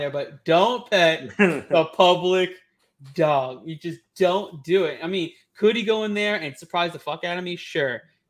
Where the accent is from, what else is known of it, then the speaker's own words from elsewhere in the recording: New Jersey, United States; Been a huge fan of his, especially because I'm from New Jersey.